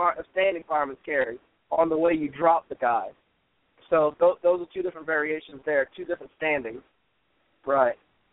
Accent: Louisiana, United States; I am from the Homeless Indian tribe from Louisiana.

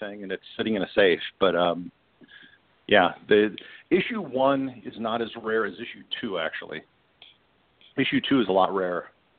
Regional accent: Midwest, United States; I grew up in the Midwest, so I didn't know any better.

